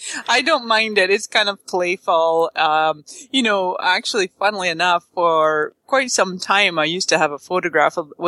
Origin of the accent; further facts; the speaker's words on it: British Columbia, Canada; also born or lived in Toronto; So I was born in Canada. Just outside Toronto, but my parents are both Scottish. They were both born in Scotland. They met and had their family in Canada. And then when I was two, I moved over to BC with my folks and grew up in a tiny little place